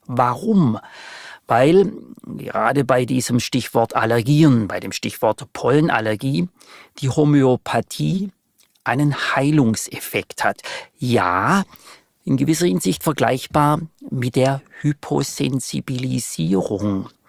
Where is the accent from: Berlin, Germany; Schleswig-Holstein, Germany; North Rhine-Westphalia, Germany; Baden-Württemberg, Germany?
Baden-Württemberg, Germany; Ich würde Ihnen als Schwabe ganz charmant antworten wollen